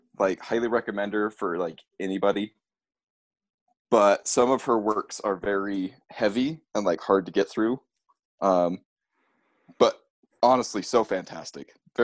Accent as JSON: {"language": "English", "region": "Idaho", "country": "United States", "said": "I mean, I'm from Idaho. Like I have a love-hate relationship with it."}